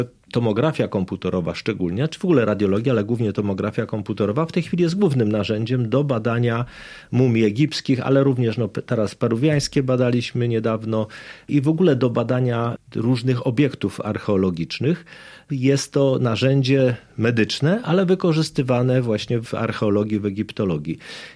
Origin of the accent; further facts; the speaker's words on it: Rzeszów, Subcarpathian Voivodeship, Poland; ja tutaj mieszkając w dzieciństwie i w młodości w Rzeszowie, krążyłem między trzema bibliotekami